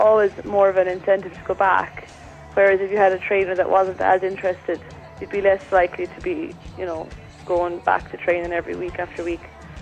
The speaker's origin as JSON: {"language": "English", "region": "Tipperary", "country": "Ireland", "said": "I'm from Tipperary, and I've been playing basketball since I've been about maybe 12 years of age"}